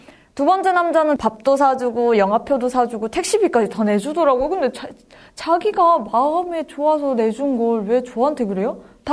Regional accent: Chongjin, North Hamgyong, North Korea; now in South Korea; 반갑습니다. 저의 고향은 함경북도 청진이고요. 2015년도에 탈북을 해서 벌써 5년이 되어가네요.

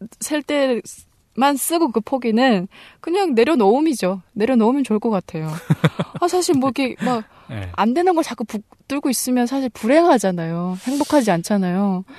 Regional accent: Musan, North Hamgyong, North Korea; now in South Korea; 저는 똑소리 나는 무산 여자

